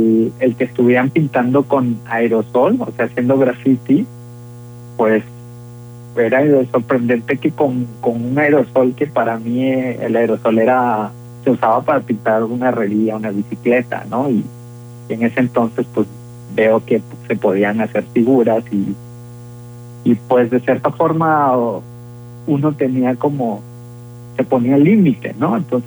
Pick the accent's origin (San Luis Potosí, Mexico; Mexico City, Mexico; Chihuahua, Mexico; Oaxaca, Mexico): Oaxaca, Mexico; Santa María Shadani; born there; Sí, pues ya hace 37 años, en la comunidad de Santa María Shadani